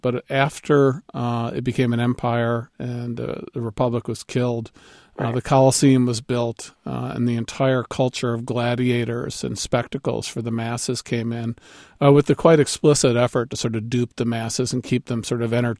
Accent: Cleveland, Ohio, United States; I was raised in Cleveland

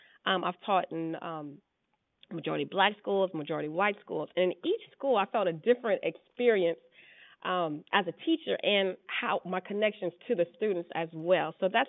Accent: Lafayette, Louisiana, United States; I'm from Lafayette, Louisiana, and it's majority, I could say it's about, let's say, 70-30, with 30 being the minority population. And I remember just being like the only black girl in the classroom

